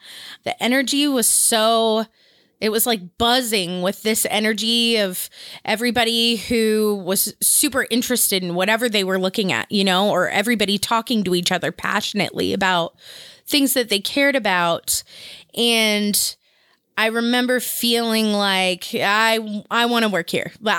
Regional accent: California, United States; I'm originally from the Bay Area, but I had never been to an Amoeba location until I moved to Southern California.

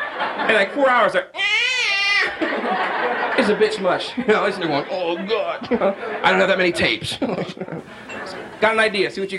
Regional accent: Ohio, United States; I mean, like, I'm from Ohio originally. For some reason, it's a terrible state for mascots.

